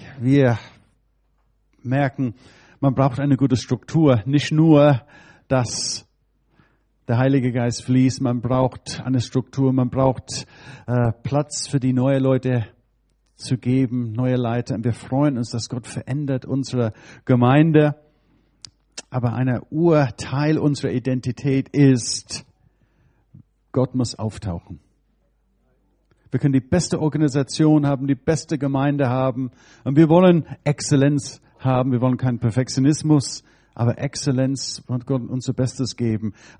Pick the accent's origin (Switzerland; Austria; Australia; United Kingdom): United Kingdom; England; German is a second language; now in Germany; Ja, es ist schön, hier in Limburg zu sein. Wie ihr das merkt, ich komme aus England und ich bin mittlerweile 26 Jahre hier. Ein halben Deutscher, könnte man sagen.